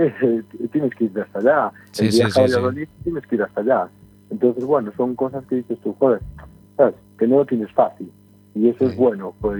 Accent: Galicia, Spain; soy gallego

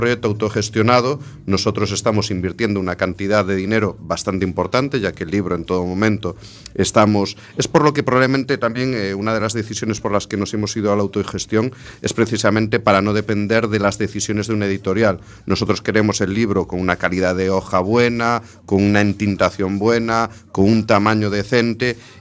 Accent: A Coruña, Galicia, Spain; first language Spanish; yo soy castellano hablante, desgraciadamente me crié en una familia en la que no existe el gallego y siempre me he comunicado en castellano aquí en A Coruña.

